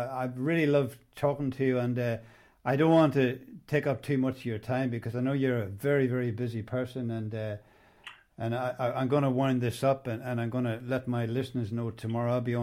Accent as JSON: {"language": "English", "town": "Armagh", "region": "Northern Ireland", "country": "United Kingdom", "said": "I'm from Armagh, so as I'm sure you might have figured out with my accent."}